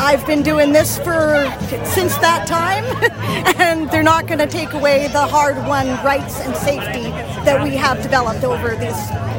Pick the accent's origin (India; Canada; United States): Canada; Vernon, British Columbia; I was born and raised here in Vernon